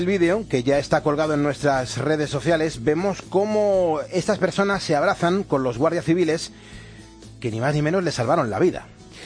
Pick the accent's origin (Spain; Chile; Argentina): Spain; somos españoles y nos sentimos orgullosos